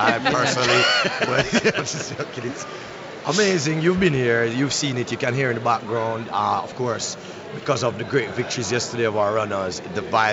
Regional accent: Jamaica; It's being Jamaican, you know, where even though we are a small island, we see ourselves to be on par with the rest of the world

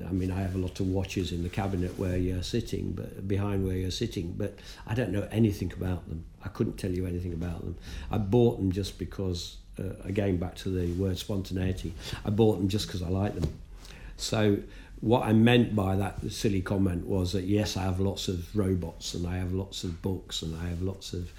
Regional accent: London, United Kingdom; So in 1982, I was on a train going to Nottingham from London, my hometown, and I was with an American friend

